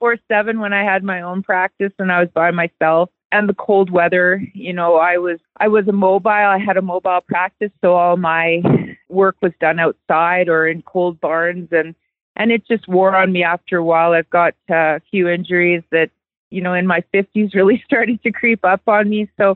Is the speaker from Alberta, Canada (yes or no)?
yes; Calgary, Alberta, Canada; When I was 8 years old, he moved the whole family out, and I finished growing up in Calgary.